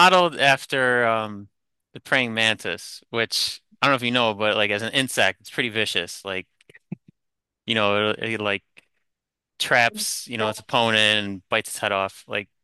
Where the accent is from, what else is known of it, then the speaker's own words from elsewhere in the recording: Buffalo, New York, United States; So yeah, I grew up in Buffalo, New York. So right next to Canada, Niagara Falls. Love it. Beautiful area.